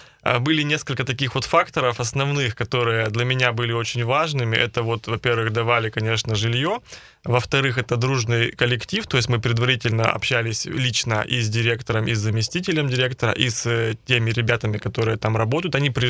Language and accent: Russian; Gremyachinsk, Perm Krai, Russia; Для меня, я вырос в Гремячинске, это, по сути, горстка домов в тайге, поэтому тайга для меня всегда, вот лес был, как можно сказать, как дом, да.